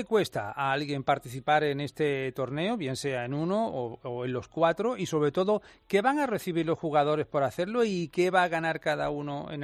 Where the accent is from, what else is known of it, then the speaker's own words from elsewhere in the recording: Cuevas del Almanzora, Andalusia, Spain; Y soy de Cueva de Almanzora, como los originarios, ¿verdad?